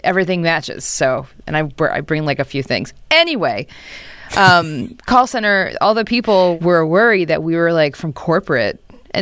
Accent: New York, United States; We went to a call center and we're all from New York.

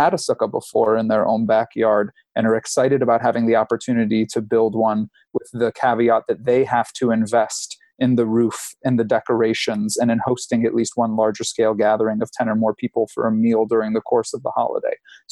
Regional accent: Detroit, Michigan, United States; So I looked at my hometown of Metro Detroit

